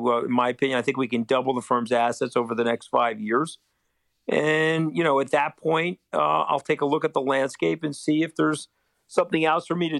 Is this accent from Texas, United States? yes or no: no; New York, United States; And I'm a New Yorker.